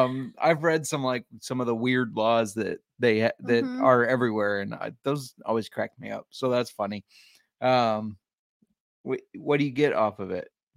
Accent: United States; I'm just doing my part as an American.

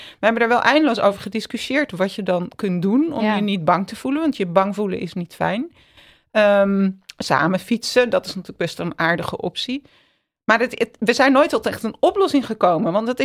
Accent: Amsterdam, North Holland, Netherlands; ik ben in Amsterdam opgegroeid

